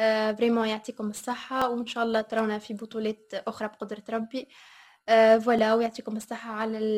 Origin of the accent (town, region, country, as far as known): Tunisia